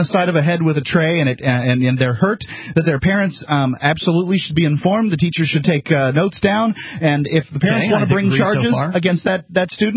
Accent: Florida, United States; I grew up in Florida. I used to get in orange fights all the time with the neighbor's kids.

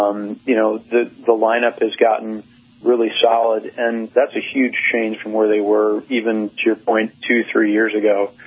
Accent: Detroit, Michigan, United States; that pains me to say because I'm from Detroit and I live in Detroit

